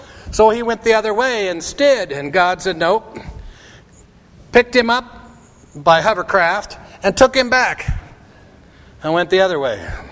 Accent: Grand Junction, Colorado, United States; I grew up in Grand Junction. Have you ever been to Grand Junction?

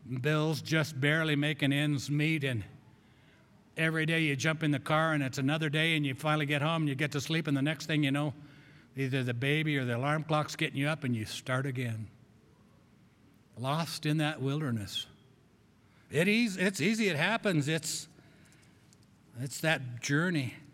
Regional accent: Grand Junction, Colorado, United States; I grew up in Grand Junction. It's called High Desert.

